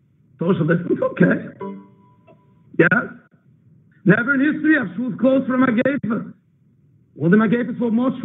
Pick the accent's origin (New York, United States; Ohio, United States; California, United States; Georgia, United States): New York, United States; Flatbush; I grew up here in Flatbush. I'm not coming from Williamsburg. I'm not coming from Bar Park.